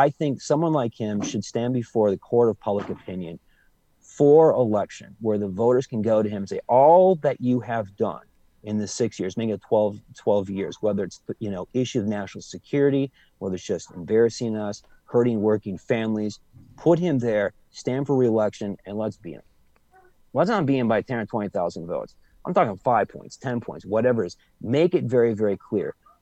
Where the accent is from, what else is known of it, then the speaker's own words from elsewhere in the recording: Wisconsin, United States; I mean, I come from Little Street, Wisconsin. I grew up on Carolyn Drive, a working class neighborhood.